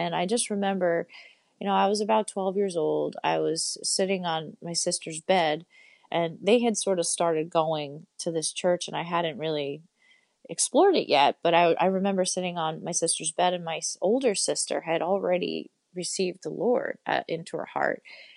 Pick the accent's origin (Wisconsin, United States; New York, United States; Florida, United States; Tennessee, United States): New York, United States; Poughkeepsie; so I grew up in Poughkeepsie, New York, which is about 2 hours north of New York City, and I have two sisters and great parents.